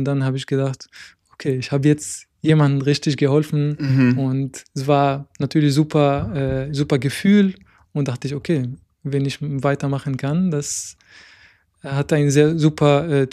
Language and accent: German; Aleppo, Aleppo Governorate, Syria; German is a second language; now in Germany; ich bin in Syrien, in Aleppo geboren und aufgewachsen.